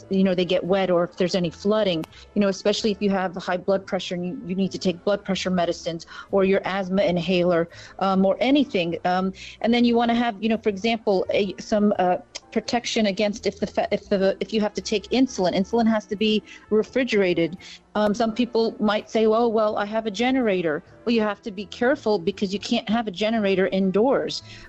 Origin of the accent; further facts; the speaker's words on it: Florida, United States; because I grew up in Florida. I actually went to school in Tampa.